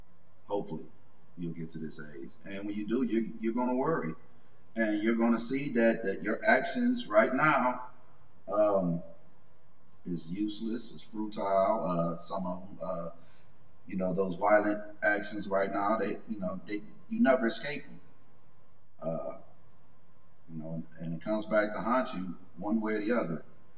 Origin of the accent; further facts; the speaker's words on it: Detroit, Michigan, United States; I grew up in Detroit, Michigan, so you know how that is.